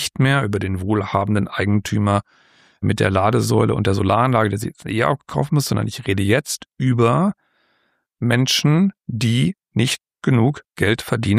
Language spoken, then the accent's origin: German; Dortmund, North Rhine-Westphalia, Germany; Also so diese klassischen Einfamilienhaussiedlungen, in denen ich da so groß geworden bin in Dortmund in den 70er, 80er Jahren gebaut.